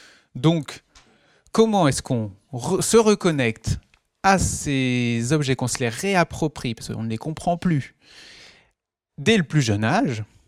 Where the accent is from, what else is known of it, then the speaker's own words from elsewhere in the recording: Cluny, Bourgogne-Franche-Comté, France; je suis content parce qu'en plus, j'ai grandi à Cluny, mais mon parcours m'a fait rejoindre ces chemins de l'écologie. Et donc maintenant, j'habite Paris